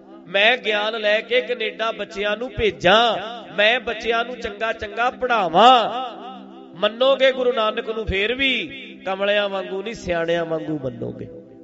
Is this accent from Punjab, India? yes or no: yes; Dhadrian, Punjab, India; ਸੋਚਦਾ ਮੈਂ ਆਪਣਾ ਅਸਥਾਨ ਹੈ ਢੱਡਰੀਆਂ ਵਿੱਚ, ਤੁਹਾਨੂੰ ਪਤਾ ਹੈ ਮੇਰਾ ਜਨਮ ਪਿੰਡ ਹੈ, ਮੈਂ ਉੱਥੇ ਖੇਡਿਆ